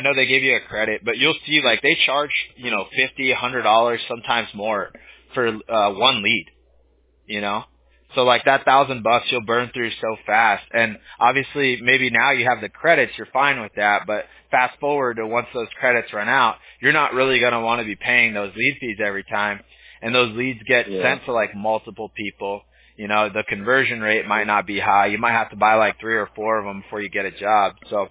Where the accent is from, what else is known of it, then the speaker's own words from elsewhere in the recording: California, United States; So I grew up in SoCal, and I went to college in NorCal, and then I came back down here for work.